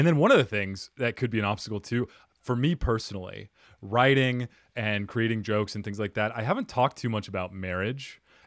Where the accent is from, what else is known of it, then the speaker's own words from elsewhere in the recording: United States; she's Brazilian. I'm American. I speak Portuguese.